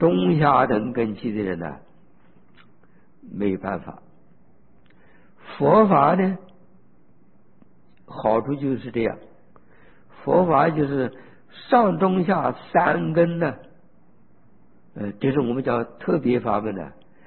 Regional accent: China; 不错，我们身为中国人很幸运

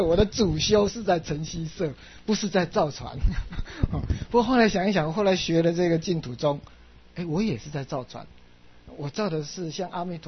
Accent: Kaohsiung, Taiwan; born there; 我是1949年高雄市出生的哈，所以我的籍贯呢啊，我的父亲呢是大陆 来到台湾的，所以我小时候这个写的籍贯都是浙江奉化

